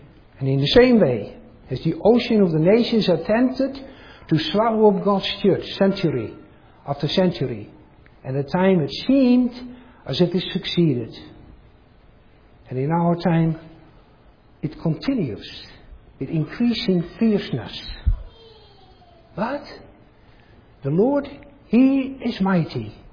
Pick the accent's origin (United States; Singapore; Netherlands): Netherlands; I grew up in the Netherlands, very close to the ocean